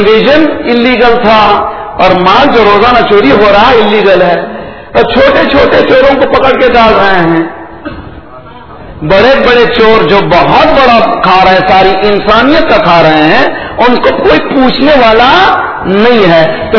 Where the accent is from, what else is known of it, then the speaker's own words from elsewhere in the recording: Alipur, Karnataka, India; میں جس گاؤں سے تعلق رکھتا ہوں, علی پور نام ہے, ساؤتھ انڈیا میں بینگلور سے قریب, وہاں پر ہمارے گاؤں کا 12,000 سادات کی بستی ہے